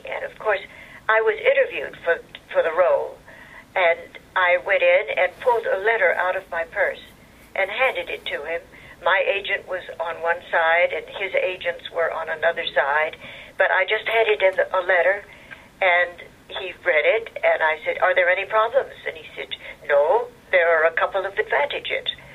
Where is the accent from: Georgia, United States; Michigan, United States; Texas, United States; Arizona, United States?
Texas, United States; I thought, how did he know I was from Texas?